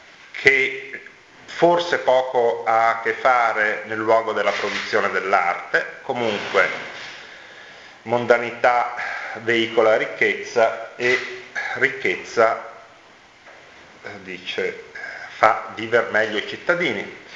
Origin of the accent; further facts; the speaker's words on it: Pietrasanta, Tuscany, Italy; also born or lived in Milan; anche se sono milanese di nascita, sono ormai pietrasantino d'adozione e vivo lì, diciamo, da quando ero neonato